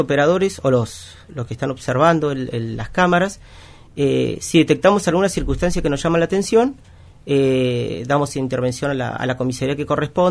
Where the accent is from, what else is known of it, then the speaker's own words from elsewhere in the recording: Tierra del Fuego, Argentina; Yo soy fueguino y esto es una ciudad que ha crecido mucho.